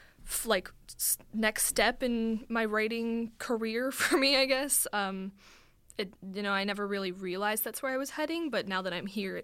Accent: Grayslake, Illinois, United States; I'm from Grays Lake, Illinois, which is a little bit south of Carthage.

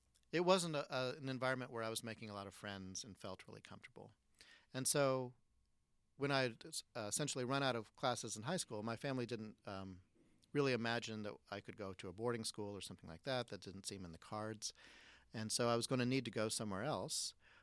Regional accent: Hartsville, South Carolina, United States; moved away; also born or lived in Lombard, United States; So my family moved there when I was three, and so that's where I grew up.

